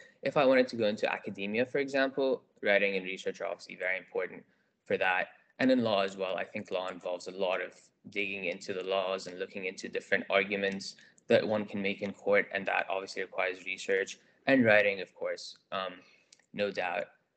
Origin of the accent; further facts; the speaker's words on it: Lebanon; I grew up abroad. I grew up in Lebanon